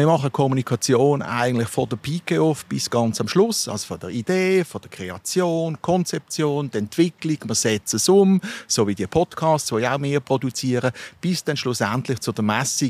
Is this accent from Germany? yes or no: no; Allschwil, Basel-Landschaft, Switzerland; geboren, Stadt Basler eigentlich, dann ja, auf Allschwil gezogen. Ich bin in Allschwil aufgewachsen, die ganze Jugend verbracht, dann verschiedene Stationen in Basel-Biertouren gemacht